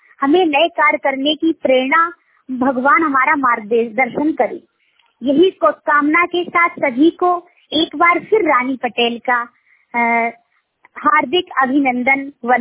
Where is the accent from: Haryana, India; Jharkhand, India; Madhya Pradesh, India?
Madhya Pradesh, India; Gwalior; जिला ग्वालियर की रहने वाली हूँ और ग्वालियर की रहने वाली हूँ।